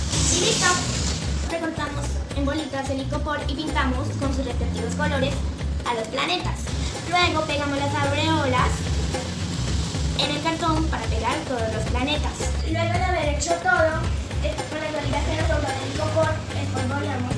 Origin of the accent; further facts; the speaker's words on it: Villavicencio, Meta, Colombia; soy de Villavicencio y estudio en el Colegio Méndez López de Mesa, sede Calatumbe. Estoy en grado 4 y tengo 9 años.